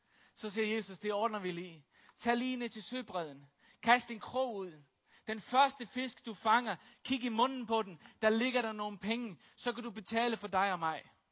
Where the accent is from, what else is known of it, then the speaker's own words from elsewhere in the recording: Faroe Islands; Jeg er født og opvokset på Færøerne, så jeg har set en hel masse ting.